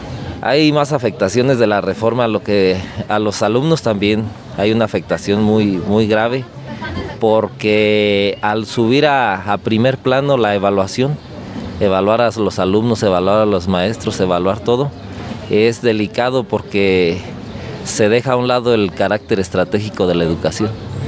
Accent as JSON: {"language": "Spanish", "country": "Mexico", "said": "Nosotros como mexicanos, desde nuestros antepasados"}